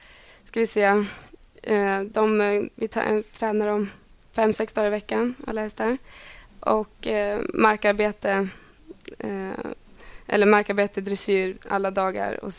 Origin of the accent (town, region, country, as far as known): Delsbo, Gävleborg County, Sweden; now in Skåne, Sweden